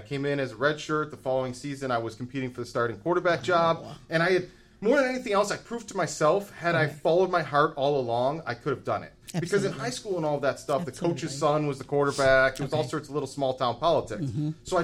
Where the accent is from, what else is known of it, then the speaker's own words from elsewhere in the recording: Buffalo, New York, United States; And growing up in Buffalo, something like the arts and the careers in arts, it's so easy to slip through the cracks.